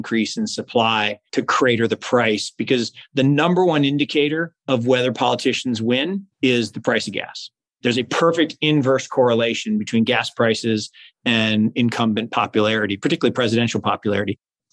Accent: Seattle, Washington, United States; I grew up in Seattle

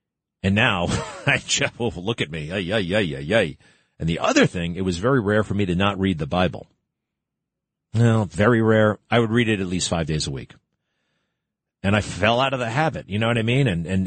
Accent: United States; I was born in America. Now, I'm proud to be an American.

